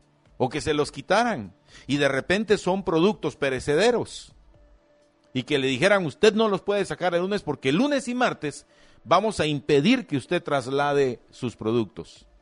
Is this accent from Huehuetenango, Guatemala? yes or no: yes; Huehuetenango, Guatemala; ¿Cómo no voy a querer que mi gente de Huehuetenango, que mi gente de Acatenango, de Aguacatán